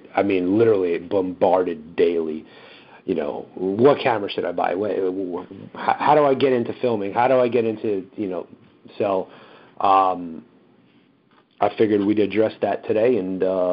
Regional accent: Brooklyn, New York, United States; I'm from Brooklyn. We don't pay attention to grammar.

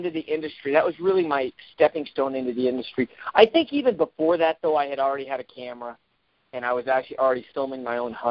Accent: New Mexico, United States; now in Colorado, United States; when I moved to Colorado, I started writing about some of my adventures. And I enjoyed it, you know, growing up in New Mexico, hunting public land.

